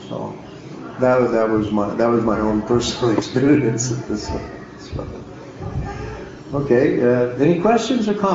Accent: Oklahoma, United States; also born or lived in Texas; But when I was a child, I spent part of my time growing up in the Southwest, Oklahoma and Texas.

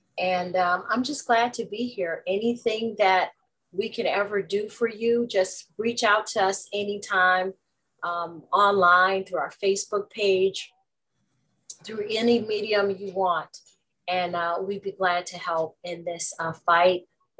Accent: Detroit, Michigan, United States; I am happy to be here. I am a lifelong Detroiter, born and raised in Detroit. I have 9 siblings.

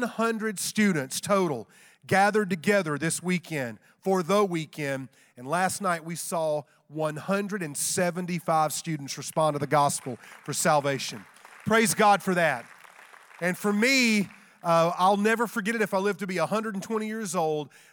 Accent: United States; as an American Christian. I've also traveled in 50 countries.

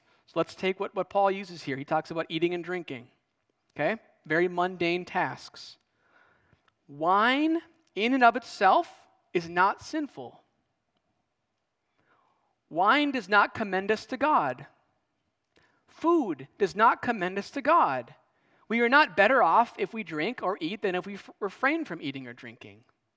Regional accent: Wisconsin, United States; I'm from Wisconsin, you know? Okay. So I'm not like some wine guru over here.

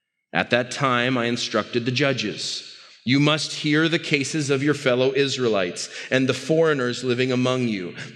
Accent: United States; And that's because I'm an American and for other reasons.

